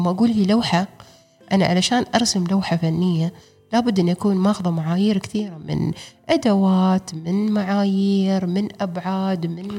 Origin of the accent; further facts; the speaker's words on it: United Arab Emirates; اسم مني أنا إماراتية أو اسم مني أنا مسلمة أو عربية